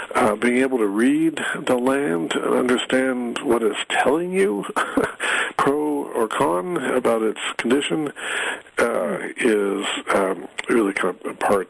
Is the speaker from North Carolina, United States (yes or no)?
no; Phoenix, Arizona, United States; Quickly, I'm a city boy. I grew up in Phoenix, Arizona